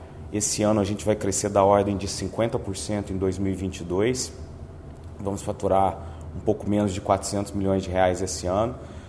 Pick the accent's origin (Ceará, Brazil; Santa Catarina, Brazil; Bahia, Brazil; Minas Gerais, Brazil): Minas Gerais, Brazil; Sou engenheiro de formação, sou mineiro, sou casado com a Raquel, pai da Manuela. Já estou aqui no Espírito Santo há 20 anos